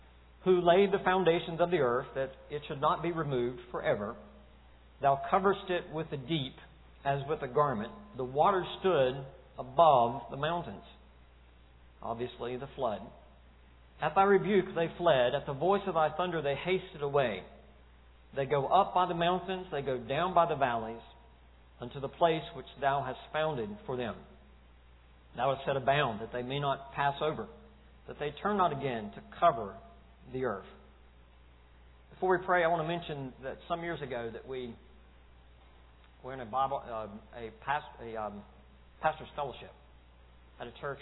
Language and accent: English; North Carolina, United States; And I'm from North Carolina, and that was a North Carolina preacher.